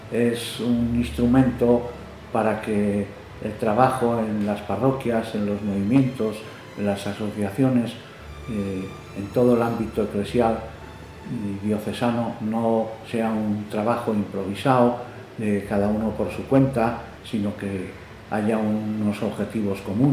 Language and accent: Spanish; Galicia, Spain; also born or lived in Palencia; Y yo vengo de Galicia, nací en Palencia, en Castilla